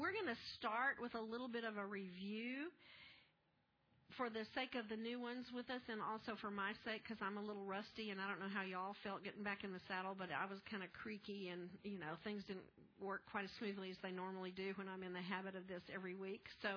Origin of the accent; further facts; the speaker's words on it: Texas, United States; Many of you knew I grew up in West Texas during the drought of the 50s, and that was such a traumatic event that it made an indelible mark on me.